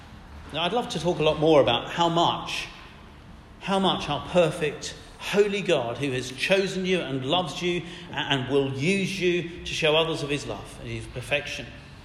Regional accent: United Kingdom; We're British. We don't do excitement too much.

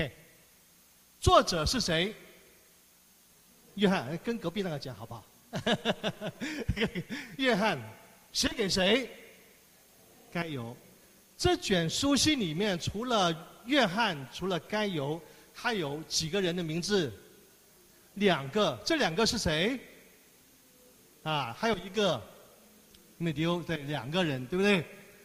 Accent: China; 我们很少，我们中国人比较含蓄，有没有？

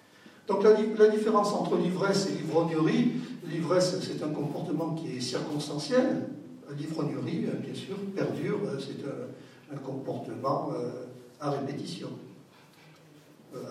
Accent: Brive-la-Gaillarde, Nouvelle-Aquitaine, France; Je suis briviste, je suis né à Brive.

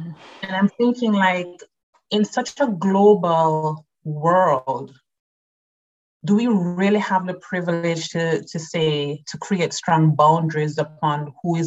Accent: Jamaica; particularly because I'm from the Caribbean.

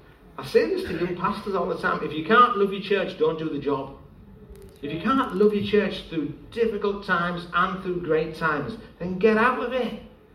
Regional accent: North West England, United Kingdom; accent: Scouse; you can encourage this morning about my fantastic Scouse accent if you want.

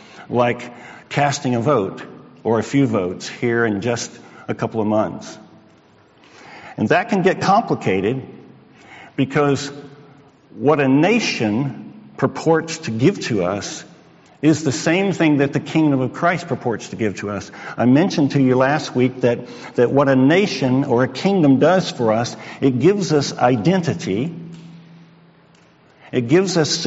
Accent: United States; So as an American, I had real struggle with that.

